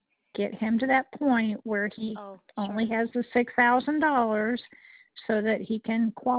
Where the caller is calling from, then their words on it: Missouri, United States; I'm calling from Central Missouri area down by Lake of the Ozarks.